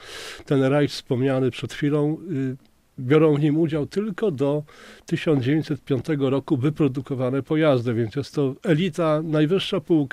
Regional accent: Białystok, Podlaskie Voivodeship, Poland; chcemy, żeby jakoś ten Białystok podkreślić, że jesteśmy stąd

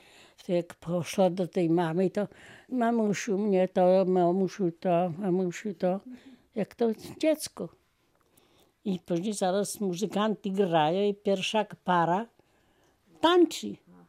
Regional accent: Zastocze, Podlaskie Voivodeship, Poland; born there; Ja się urodziłam w Zastoczu. Chrzczona w parafii Krypno.

